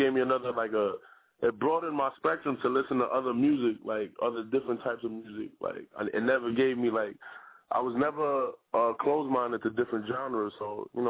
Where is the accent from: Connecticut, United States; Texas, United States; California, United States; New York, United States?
New York, United States; Bronx; also born or lived in Harlem; When I was growing up, I grew up in the Bronx, right? Like, Harlem and the Bronx, I was always crossed over. My father's from Harlem, my mom's from the Bronx, so she's Dominican, and my dad was from Harlem.